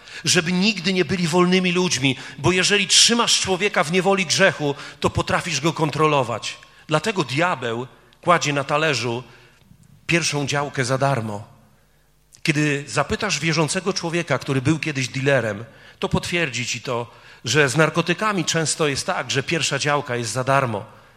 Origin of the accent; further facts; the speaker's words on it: Warmian-Masurian Voivodeship, Poland; bo ja jestem człowiekiem z Mazur, pochodzę z północy Polski.